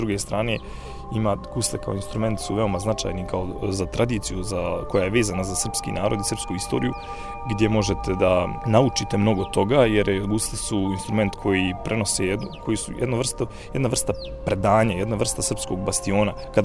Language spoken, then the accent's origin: Serbian; Ilijaš, Federation of Bosnia and Herzegovina, Bosnia & Herzegovina; prema svom rodnom kraju, dakle potičem Ilijaš Podlugovi, i da zapjevam nešto vezano za svoj rodni kraj